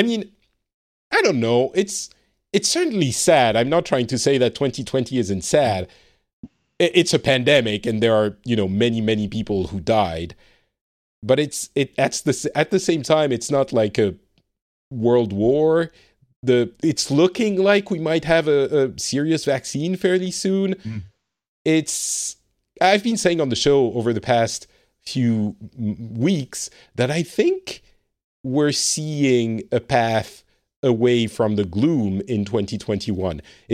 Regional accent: France; now in Finland; I live in Finland. I am originally from France.

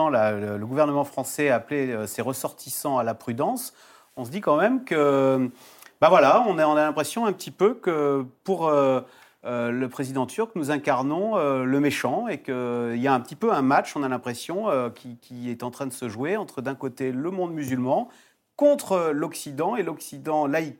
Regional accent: France; nous étions populaires en tant que Français dans le monde

